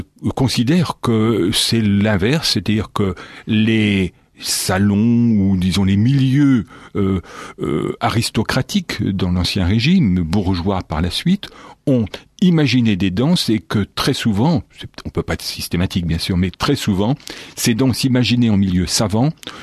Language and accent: French; Pays de la Loire, France; on peut considérer que chez nous, en Sarthe, on peut se poser la question, qu'est-ce qu'on dansait ?